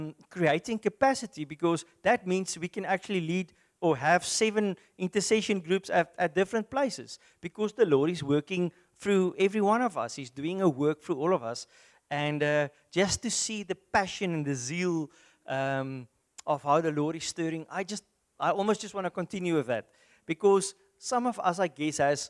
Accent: South Africa; first language Afrikaans; English is a second language; although Afrikaans is my first language, I'm thankful that I can read it in English to you

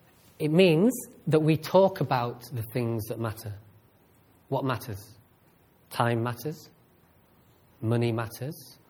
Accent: United Kingdom; I began to feel the affinity as a Brit for the British athlete.

